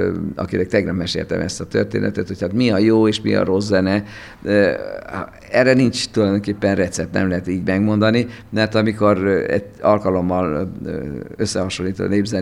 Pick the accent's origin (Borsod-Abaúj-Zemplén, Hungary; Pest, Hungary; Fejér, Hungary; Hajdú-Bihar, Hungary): Hajdú-Bihar, Hungary; Debrecen; Én Debrecen voltam a legboldogabb 5 és 12 éves korom közt, ha bár itt születtem